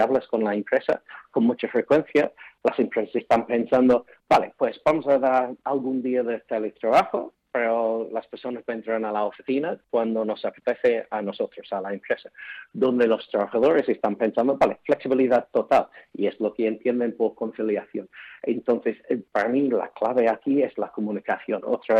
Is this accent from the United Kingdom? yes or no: yes; England, United Kingdom; Spanish is a second language; now in Spain; Sí, yo soy inglés y una de las primeras frases que aprendí cuando aterricé en España hace 20 años fue hecho la ley, hecho la trampa.